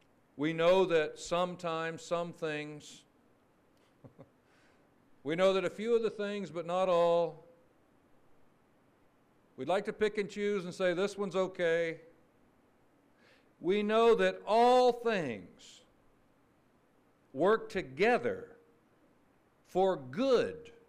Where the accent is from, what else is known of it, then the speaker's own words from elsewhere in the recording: Florida, United States; Now, you know, folks from down my way, I'm from North Florida originally. It does surprise folks still to this day that there are maternity wards in the state of Florida. People are actually born there. Not everybody moves to the state. So I'm about a fourth generation native son on my father's side.